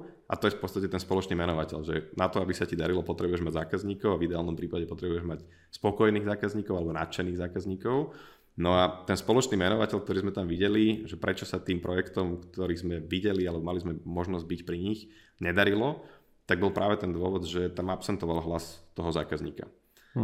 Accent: Trnava, Trnava Region, Slovakia; Všetci sme z Trnavy

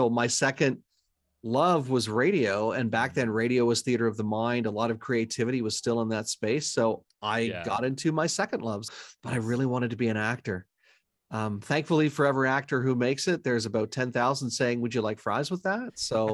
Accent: Canada; I'm Canadian, and it actually had some ties to Canada.

